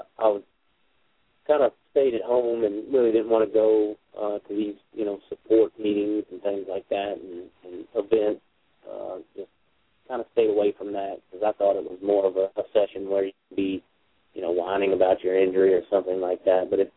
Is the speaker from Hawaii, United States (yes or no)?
no; Lynchburg, Virginia, United States; I'm from Lynchburg, Virginia. That's where I grew up, right near the Blue Ridge Mountains there in Virginia.